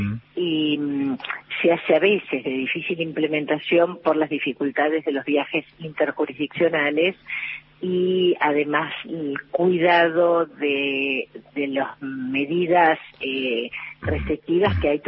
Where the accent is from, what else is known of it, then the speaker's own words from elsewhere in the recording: Lomas de Zamora, Buenos Aires Province, Argentina; born there; now in Buenos Aires, Argentina; me asumo como porteña, amo mi ciudad, la ciudad donde vivo, la amo profundamente. Yo nací en Lomas de Zamora y soy hija de un papá paraguayo.